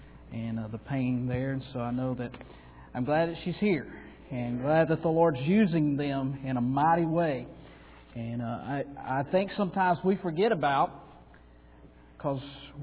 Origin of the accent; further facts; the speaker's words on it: Florida, United States; There's going to be floods, as it was in my hometown last week. The state of Florida was flooded out.